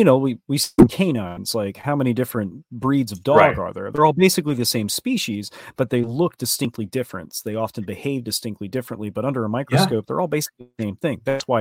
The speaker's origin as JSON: {"language": "English", "region": "Florida", "country": "United States", "tie": "born or raised there", "said": "I grew up in Brevard mm-hmm. County."}